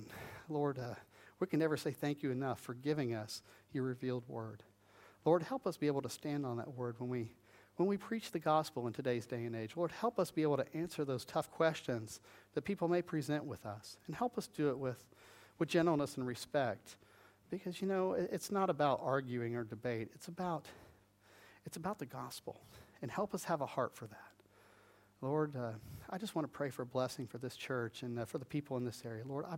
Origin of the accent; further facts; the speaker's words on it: Illinois, United States; I grew up in Western Illinois in the middle of nowhere, out in the middle of nowhere.